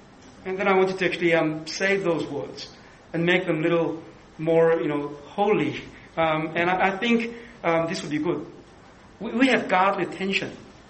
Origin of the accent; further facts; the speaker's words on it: South Korea; And I come from Korea, and Korean people, just by nature, are hardworking people, and they pressure people.